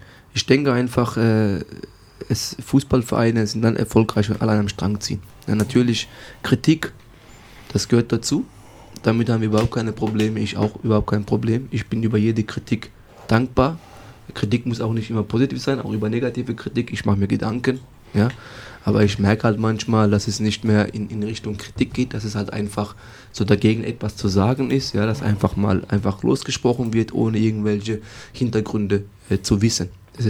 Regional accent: Mannheim, Baden-Württemberg, Germany; ich bin in Mannheimer, ich bin aus der Jugend raus bei Waldhof Mannheim.

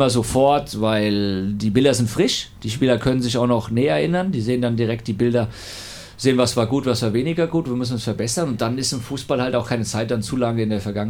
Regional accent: Frankfurt, Hesse, Germany; Allerdings, ich komme aus Frankfurt

